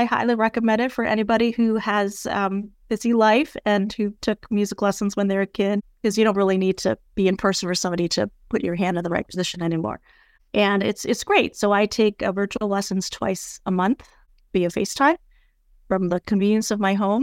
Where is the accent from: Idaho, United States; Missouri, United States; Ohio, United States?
Ohio, United States; Toledo; also born or lived in Northern California / Chicago; And then when I was young, we moved to Toledo, Ohio, where I spent most of my childhood until freshman year of high school, where we moved to Chicago.